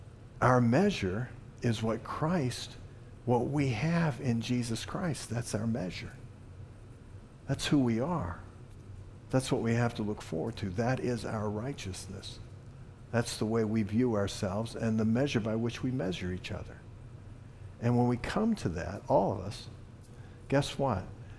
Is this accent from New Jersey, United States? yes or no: no; Richmond, Virginia, United States; Everybody knows I was raised in Richmond, Virginia, but my grandparents had a farm.